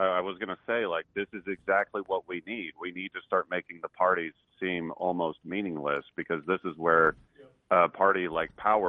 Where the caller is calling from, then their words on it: Nebraska, United States; Hey, it is … residing in Nebraska.